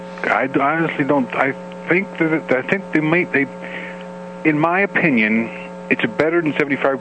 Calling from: Wyoming, United States; from Wyoming.

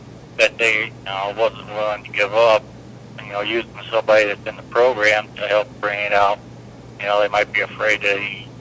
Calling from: Ohio, United States; Oh, hi, Kevin. … from Ohio.

